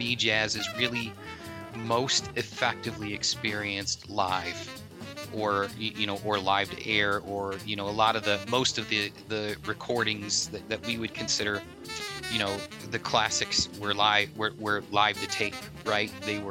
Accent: Detroit, Michigan, United States; I grew up in Detroit, around Detroit, with WJZZ.

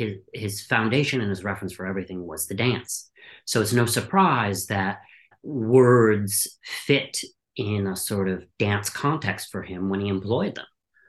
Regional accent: Midwest, United States; 'Cause I'm an academically trained scholar, I'm from the Midwest, you know, so many things about me are traditionally formed.

